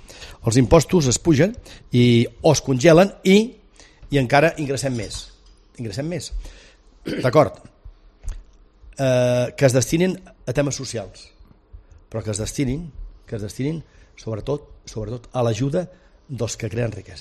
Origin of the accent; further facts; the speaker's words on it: Catalonia, Spain; sé el que som catalans i espanyols